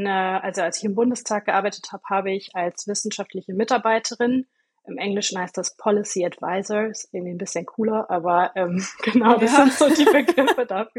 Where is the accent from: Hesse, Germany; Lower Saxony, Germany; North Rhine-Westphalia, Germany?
North Rhine-Westphalia, Germany; ich bin aufgewachsen in NRW, habe dort Abi gemacht und bin danach für ein Auslandsjahr nach Südafrika.